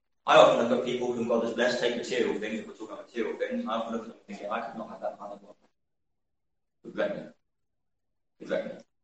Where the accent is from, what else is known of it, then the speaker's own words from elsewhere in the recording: United Kingdom; Now, as British people, very good at when you're having dinner or something